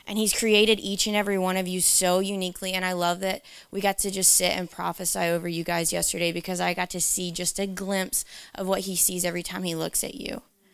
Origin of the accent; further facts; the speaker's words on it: Tennessee, United States; moved away; I'm from Tennessee and our trees look like broccoli.